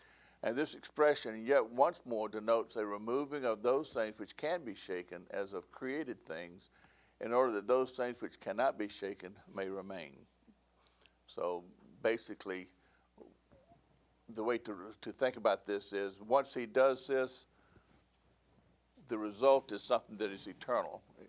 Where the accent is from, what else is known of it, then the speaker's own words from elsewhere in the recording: the South, United States; I grew up in the South, and so that word used to be idolaters.